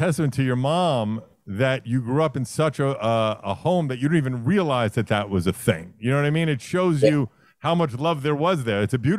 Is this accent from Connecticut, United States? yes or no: no; Brooklyn, New York, United States; So I grew up in Brooklyn, right? And my mom only dated black men growing up.